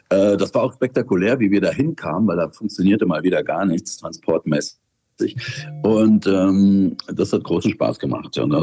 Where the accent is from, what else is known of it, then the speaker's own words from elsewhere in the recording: Dresden, Saxony, Germany; in Dresden spielen, das ist ja meine Heimatstadt, die also als gebürtiger Sachse